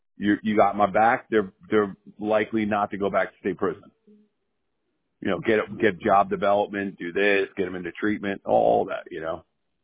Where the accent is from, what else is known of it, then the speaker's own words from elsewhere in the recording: Bronx, New York, United States; now in New Jersey, United States; We're in Jersey. I was originally from the Bronx.